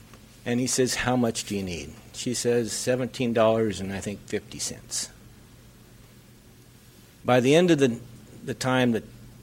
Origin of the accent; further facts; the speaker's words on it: California, United States; moved away; I'm from California. I moved up here 30-plus years ago.